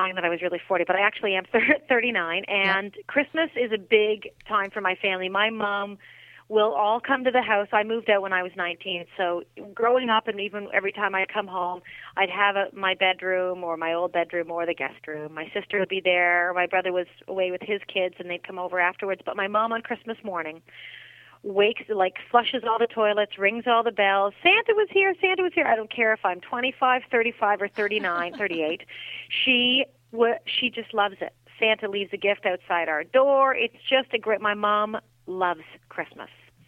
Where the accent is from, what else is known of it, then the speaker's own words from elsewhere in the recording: Peterborough, Ontario, Canada; even though it's only an hour and a half from Toronto, my hometown of Peterborough, where my parents still live.